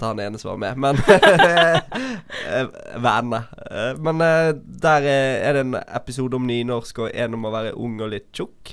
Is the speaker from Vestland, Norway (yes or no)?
yes; Bergen, Vestland, Norway; jeg er nesten fra Bergen litt utenfor, men jeg skal ikke nærmere hjemtrakten i hvert fall, men jeg har jo også en ganske stor tilknytning til Oslo etter å ha studert der.